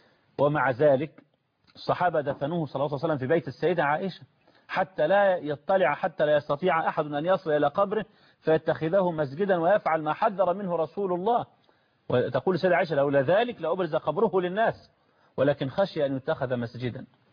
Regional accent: Egypt; احنا ما كانش عندنا في مصر مزارات ولا قبور

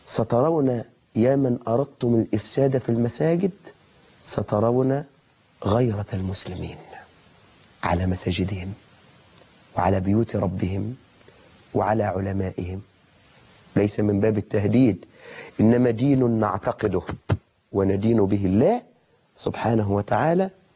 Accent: Suez, Suez Governorate, Egypt; لأن أنا من السويس

